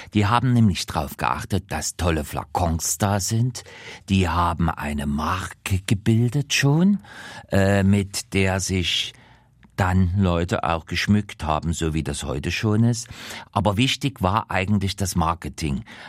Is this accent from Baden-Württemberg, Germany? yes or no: no; Dresden, Saxony, Germany; diese Barockschätze, die wir zum Beispiel in meiner Heimatstadt Dresden vorfinden